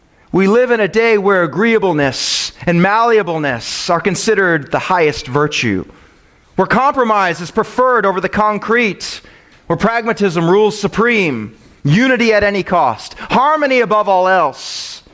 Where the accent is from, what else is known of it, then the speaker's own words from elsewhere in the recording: Midwest, United States; You know, I grew up in the Midwest where we were all Minnesota nice.